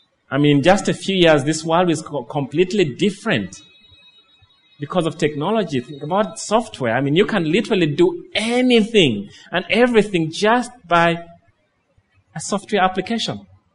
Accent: Tororo, Eastern Region, Uganda; I'm a Ugandan. I come from Tororo.

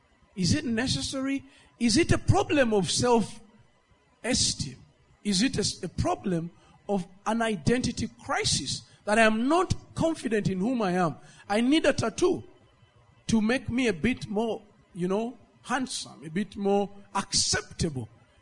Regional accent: Northern Region, Uganda; I come from Karamoja

